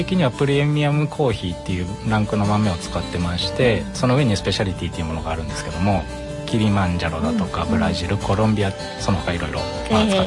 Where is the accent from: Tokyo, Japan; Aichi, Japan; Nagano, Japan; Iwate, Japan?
Aichi, Japan; Anjo; 出身は安城ですね。